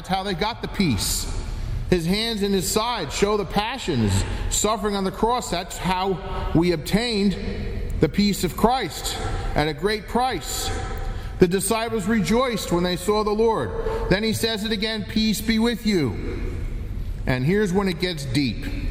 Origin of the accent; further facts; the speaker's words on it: New Jersey, United States; I'm some guy from Jersey.